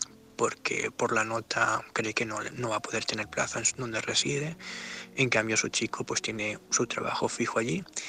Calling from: Gandia, Valencian Community, Spain; de Gandía.

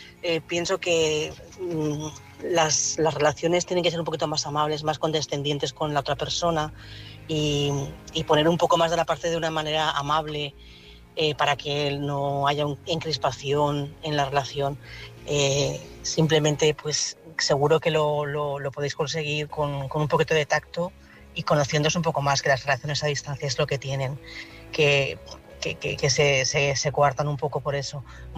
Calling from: Valencia, Valencian Community, Spain; corresponsal de Valencia

